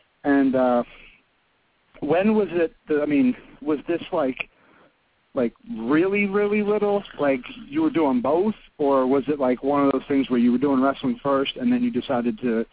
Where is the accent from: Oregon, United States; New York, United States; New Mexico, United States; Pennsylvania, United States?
Pennsylvania, United States; I'm from Pennsylvania, and Matt's from California.